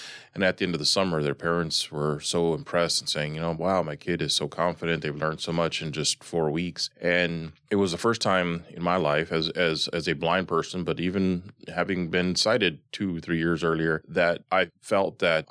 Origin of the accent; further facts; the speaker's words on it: Albuquerque, New Mexico, United States; So I grew up in Albuquerque, New Mexico.